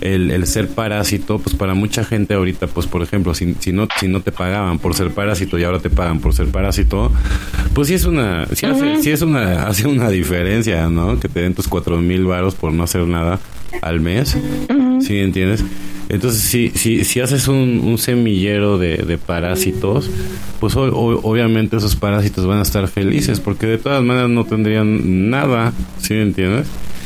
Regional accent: Mexico; como México tenemos el potencial de hacerlo si hacemos que el despertar sea de aquí, ¿no? Venga de aquí, del ombligo del mundo

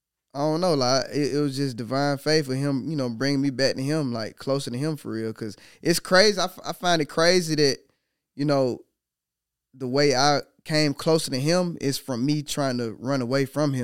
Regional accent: Atlanta, Georgia, United States; Like, you know, I'm from Atlanta. We do Atlanta everything.

